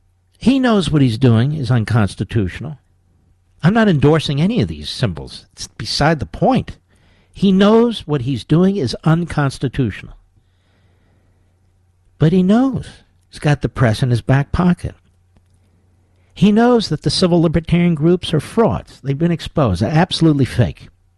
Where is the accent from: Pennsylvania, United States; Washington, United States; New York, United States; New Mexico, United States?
Pennsylvania, United States; Philadelphia; I say that as a Philadelphian.